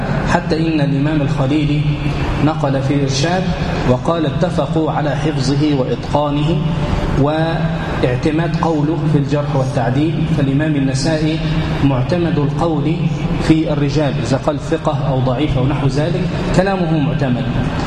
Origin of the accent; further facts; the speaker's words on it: Egypt; طاف في البلاد واستقر عندنا في مصر